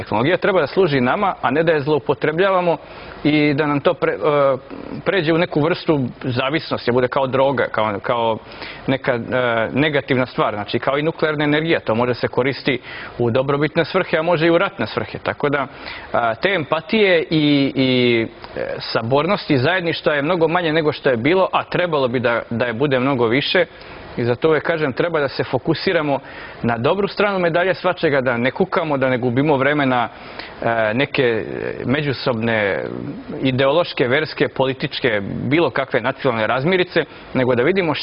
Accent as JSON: {"language": "Serbian", "town": "Glušci", "region": "Mačva District", "country": "Serbia", "also_born_or_lived": "Belgrade", "said": "Ja sam inače rodom iz jednog sela Glušci, to je jedno mesto kod Bogatića u Mačvi, znači okolina Šapca."}